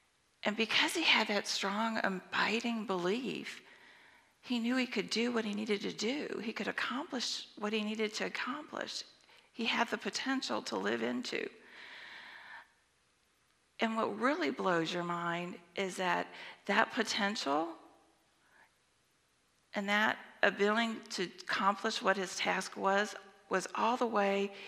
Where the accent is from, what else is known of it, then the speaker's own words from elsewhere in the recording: United States; born there; I was born in America, didn't choose it, got lucky.